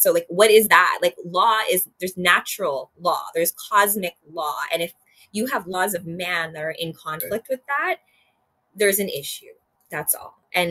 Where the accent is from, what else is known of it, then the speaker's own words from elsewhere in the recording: Winnipeg, Manitoba, Canada; now in Toronto, Canada; I'm from Winnipeg, Manitoba. I'm not from Toronto.